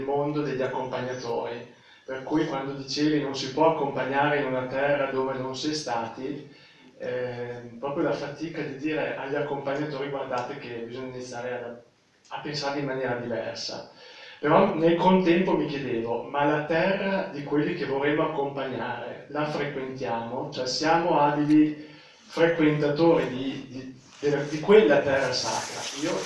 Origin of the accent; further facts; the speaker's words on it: Viadana, Lombardy, Italy; vengo da Viadana.